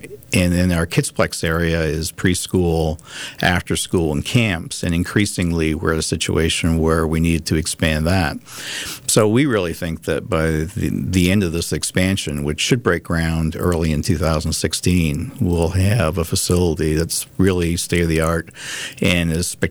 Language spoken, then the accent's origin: English; Canada; Hey, I'm a Canadian by background